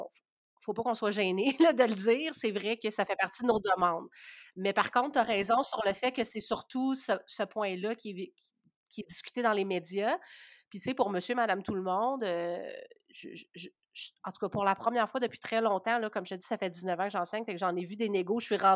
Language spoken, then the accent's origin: French; Quebec, Canada; J'enseigne dans la grande région de Montréal, mais en fait, les Basses-Laurentides, dans le fond, sur la rive nord de Montréal, là d'où je viens et où j'habite.